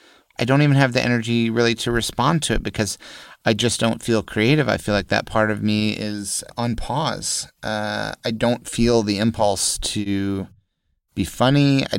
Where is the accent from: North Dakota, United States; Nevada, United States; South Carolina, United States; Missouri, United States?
Missouri, United States; Jefferson City; also born or lived in New York; I figured it would be just as easy to take a 2-hour bus ride back to my hometown to stay with my parents in Jefferson City, Missouri.